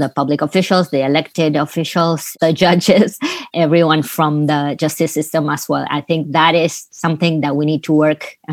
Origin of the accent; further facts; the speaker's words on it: Buenos Aires, Argentina; not only because I'm from Buenos Aires and Argentina and all